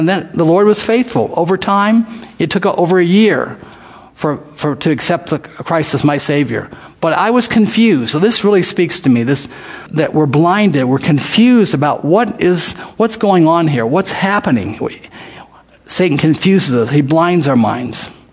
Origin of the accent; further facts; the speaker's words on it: Miami, Florida, United States; I grew up in Miami, Florida. And I can remember being at a bus station in Miami, Florida, as a teenager.